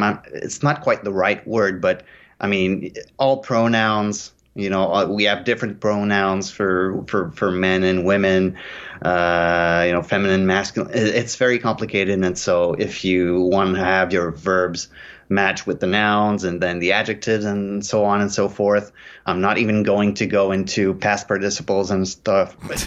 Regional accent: Saguenay, Quebec, Canada; that particular area where I grew up in Saguenay, which didn't even have a railway access before the 1910s. So you could only get there by boat.

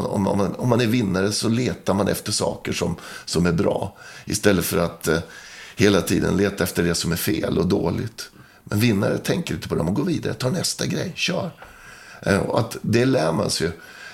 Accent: Västerås, Västmanland County, Sweden; Fast jag kommer från Västerås

